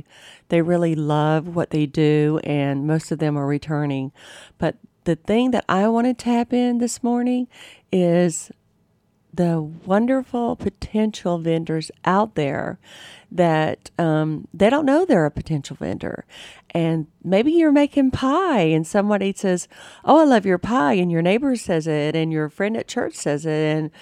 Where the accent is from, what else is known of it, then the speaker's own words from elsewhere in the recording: Panama City Beach, Florida, United States; also born or lived in Atlanta; I'm from Florida, from Panama City Beach, Florida. But my little twain comes from Atlanta. I lived there for 25 years as a career girl.